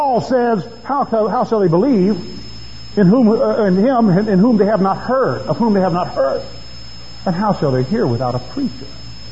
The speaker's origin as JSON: {"language": "English", "town": "San Antonio", "region": "Texas", "country": "United States", "tie": "born or raised there", "said": "I grew up right here in San Antonio, and I remember going downtown with my father and Jim Campbell and parking the truck right there in front of the Alamo."}